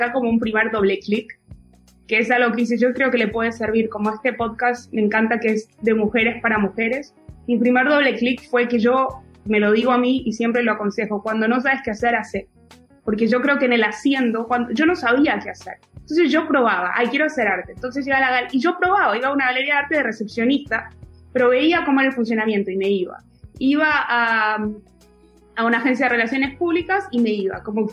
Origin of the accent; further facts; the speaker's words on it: Argentina; Porque como buena argentina, yo creo que a veces estamos medio desconectados de Latinoamérica los argentinos.